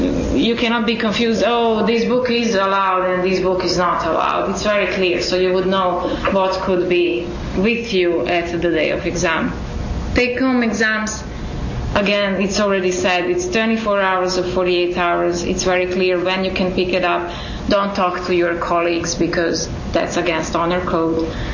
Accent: Serbia; Originally, I'm from Serbia

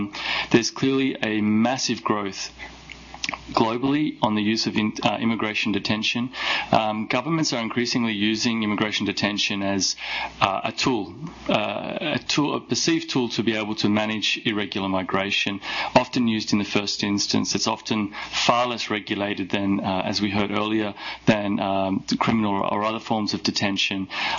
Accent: Australia; I'm from Australia

